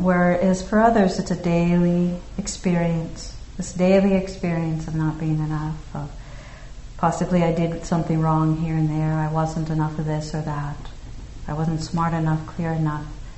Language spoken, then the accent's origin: English; United States; and living in the United States, being an American, it may obviously go beyond this, but I can at least speak for this country